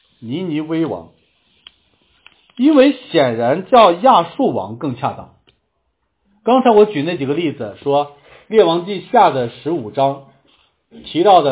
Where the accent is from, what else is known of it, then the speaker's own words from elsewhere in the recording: Huozhou, Shanxi, China; 我们那儿的人，至今山西霍州的人都有个绰号，都叫周鬼子。